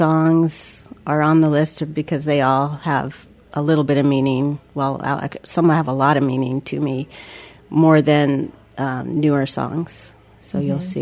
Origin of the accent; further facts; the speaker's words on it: Sitka, Alaska, United States; Yes, I was born in Sitka, and I graduated Sitka High, and I attended UAS, and then I moved up north for a little while and attended UAA, and then I moved back.